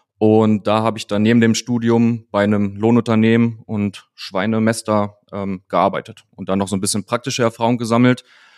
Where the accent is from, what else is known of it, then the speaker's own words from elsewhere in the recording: Germany; ich komme aus Nordhessen, Südniedersachsen. Zur groben Orientierung sage ich dann immer zwischen Kassel und Göttingen. Bin 31 Jahre alt